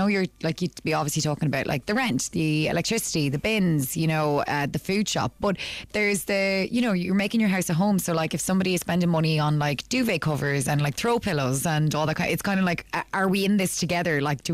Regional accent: Galway, Connacht, Ireland; I'm literally from Galway, as I think I say all day, every day, so it never stops raining down there.

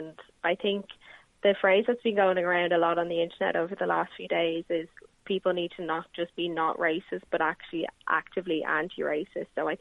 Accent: Ireland; why should I be treated differently to Gina? We're both Irish.

